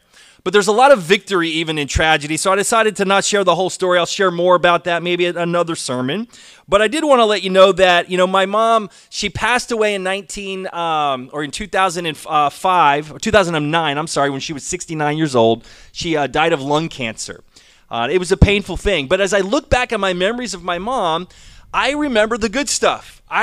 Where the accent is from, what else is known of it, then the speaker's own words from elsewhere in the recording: Texas, United States; born there; And then I was born in Texas. My dad got restationed in Texas, and I was born in 1967.